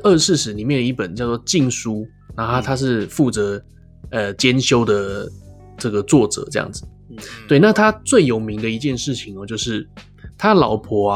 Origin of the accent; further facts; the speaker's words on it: Taiwan; 我们台湾人太乱来了，就香港跟台湾人都太自由了才会这个样子